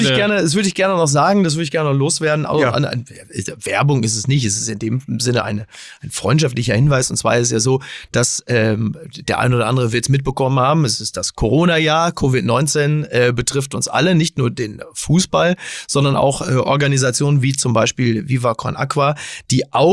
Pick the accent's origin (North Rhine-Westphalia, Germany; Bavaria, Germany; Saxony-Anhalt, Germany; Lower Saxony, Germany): North Rhine-Westphalia, Germany; Dortmund; Selbst als Dortmunder denke ich